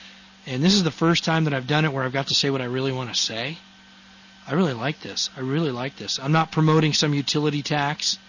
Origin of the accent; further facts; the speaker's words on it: South Weymouth, Massachusetts, United States; born there; I was born in South Weymouth, Massachusetts. I was actually born in a taxi on the way to the hospital in South Weymouth, Massachusetts.